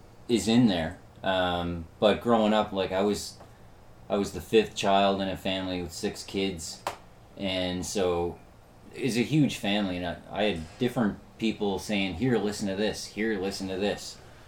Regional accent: Lower Sackville, Nova Scotia, Canada; I'm from Lower Sackville, Nova Scotia.

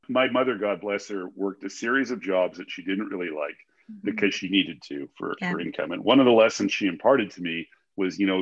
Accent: Salmon Arm, British Columbia, Canada; also born or lived in Vancouver; now in Victoria, Canada; So I was born in Vancouver. I grew up in Salmon Arm, which is roughly true, but I live in Victoria because I came here to join the military out of high school.

